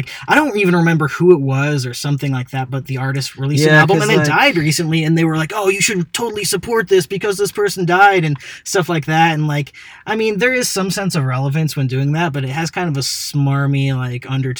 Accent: Cedar Rapids, Iowa, United States; Cedar Rapids. Yeah. Shout out to Cedar Rapids, Iowa.

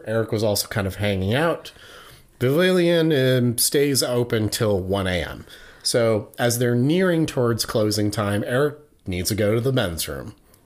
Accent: Ireland; I'm Irish.

